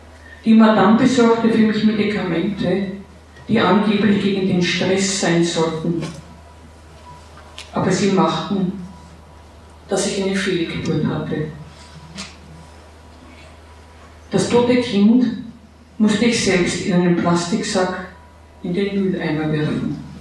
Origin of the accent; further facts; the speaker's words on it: Nigeria; Ich wurde in Nigeria geboren und wuchs gemeinsam mit meiner älteren Schwester dann in einer Mutter auf.